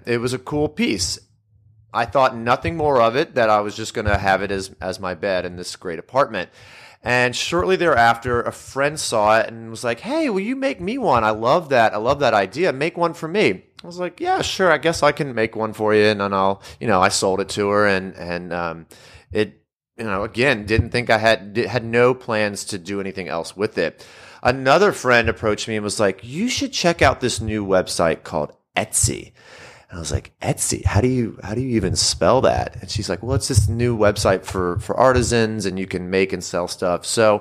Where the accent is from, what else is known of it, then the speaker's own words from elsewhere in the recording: Louisiana, United States; I graduated from college at the University of Southern Mississippi and moved back to my home state of Louisiana.